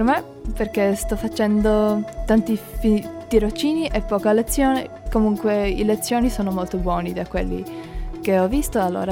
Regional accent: Slovakia; Italian is a second language; now in Germany; Di Slovacchia, comunque sto studiando in Germania.

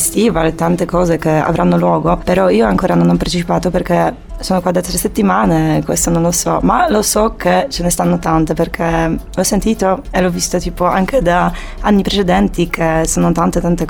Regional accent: Poland; Italian is a second language; now in Cagliari, Italy; Sono polacca.

